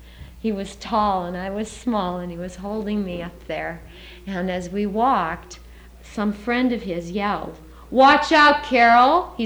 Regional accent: Baguio, Cordillera Administrative Region, Philippines; born there; I was born in the Philippine Islands in 1941, the end of 1941, on December 1st.

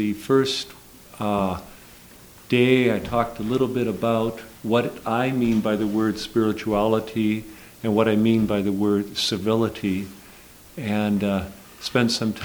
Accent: St. Cloud, Minnesota, United States; I'm from St. Cloud, Minnesota.

